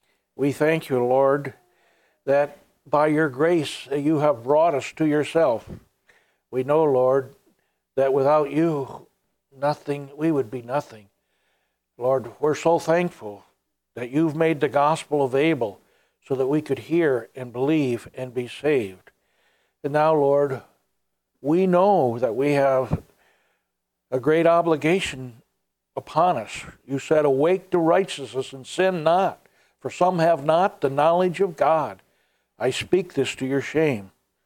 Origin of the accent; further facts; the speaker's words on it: Flint, Michigan, United States; I grew up in Flint, Michigan. Mom and Dad were Christians.